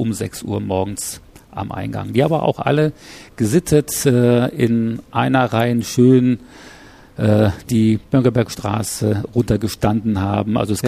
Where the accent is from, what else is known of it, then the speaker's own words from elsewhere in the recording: Mülheim an der Ruhr, North Rhine-Westphalia, Germany; Ich komme aus Mülheim. Ich bin aufgewachsen in Mülheim an der Ruhr, im Ruhrgebiet, habe dort 30 Jahre lang auch gelebt.